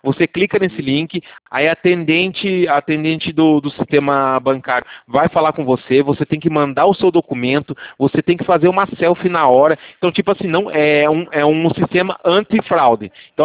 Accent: Limeira, São Paulo, Brazil; Eu sou de Limeira SP.

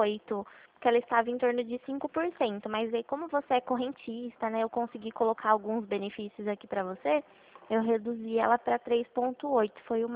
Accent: Itu, São Paulo, Brazil; Eu sou daqui de Itu.

